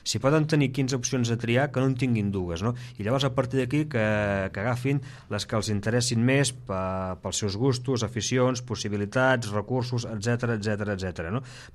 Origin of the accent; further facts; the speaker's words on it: Cambrils, Catalonia, Spain; jo que sóc de fora de l'Ametlla, que sóc de Cambrils i que sempre he tingut molts vincles afectius amb la Cala i que l'he visitat en bastantes ocasions